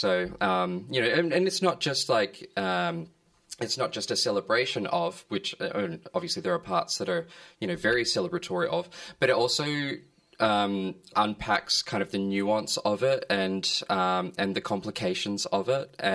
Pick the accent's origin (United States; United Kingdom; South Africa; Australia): Australia; Brisbane, Queensland; Yeah, so I grew up in Brisbane